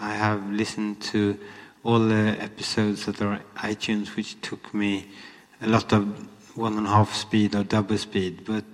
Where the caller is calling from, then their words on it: Sweden; I'm sending a message from Sweden.